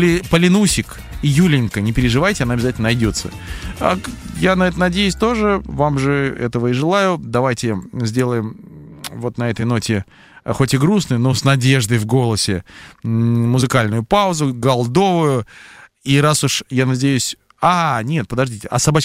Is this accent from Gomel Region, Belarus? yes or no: no; Vitebsk, Vitebsk Region, Belarus; moved away as an adult; now in Minsk, Belarus; Я человек, который родился в Витебске, вырос, отучился и только в 97-м году переехал в Минск